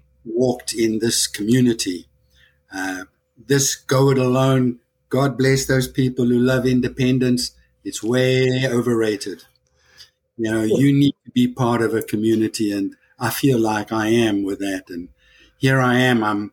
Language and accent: English; South Africa; moved away as an adult; now in Nashville, United States; But I'm from South Africa originally. Got here in 1985 on a three-year contract. Said I was going to leave Nashville right at the end of the 3 years, and here I am.